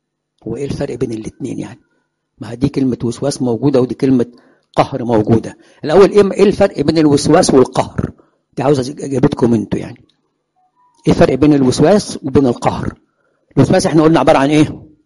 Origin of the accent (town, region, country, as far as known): Egypt